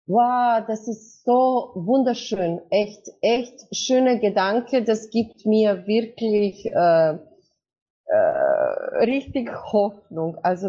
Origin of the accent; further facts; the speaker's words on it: Croatia; also ich komme aus Kroatien